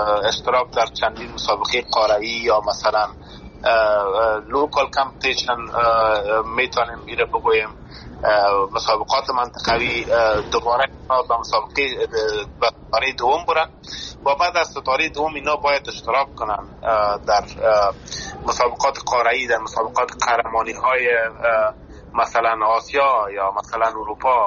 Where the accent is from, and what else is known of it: Afghanistan; born or raised there